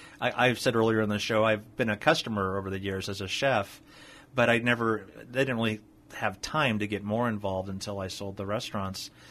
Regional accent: Thousand Oaks, California, United States; Yeah, I grew up in Thousand Oaks.

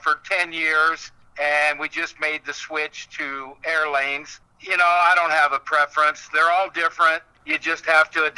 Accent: Des Moines, Iowa, United States; Yeah, I live a block from where I grew up. I grew up on the south side of Des Moines.

